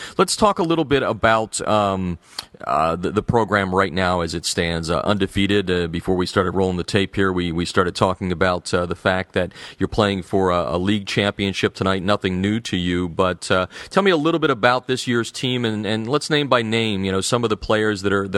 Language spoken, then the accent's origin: English; Easton, United States; Well, you know, growing up in Easton, about 20-25 miles away, you're right describing it as farm country.